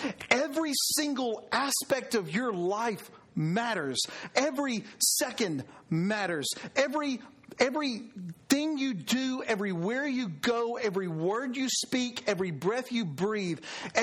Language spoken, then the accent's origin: English; Alabama, United States; Now, guys, I grew up in Southwest Alabama.